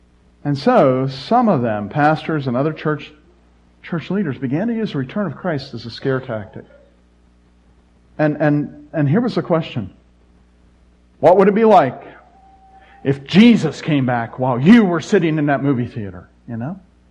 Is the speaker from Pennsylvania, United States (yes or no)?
yes; Pittsburgh, Pennsylvania, United States; Yeah, I'm from Pittsburgh. They were slippy.